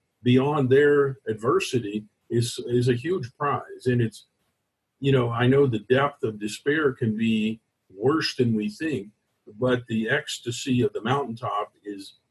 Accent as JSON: {"language": "English", "town": "Tulsa", "region": "Oklahoma", "country": "United States", "tie": "born or raised there", "said": "Well, I grew up here in my hometown, Tulsa, Oklahoma."}